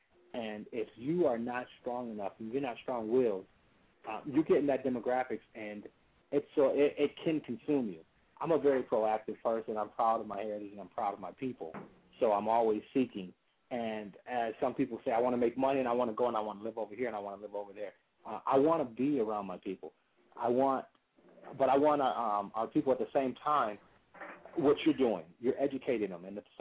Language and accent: English; Detroit, Michigan, United States; I'm actually from Detroit originally, and I was raised there.